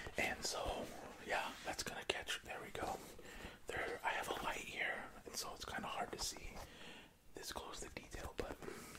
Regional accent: Oregon, United States; because I'm from Oregon, and so I got the green and yellow ones.

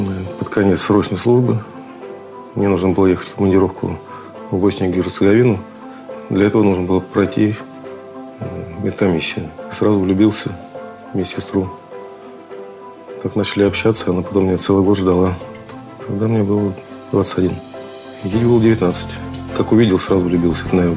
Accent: Chelyabinsk Oblast, Russia; я, например, из Челябинской области призывался. Городочек маленький, 48 тысяч населения.

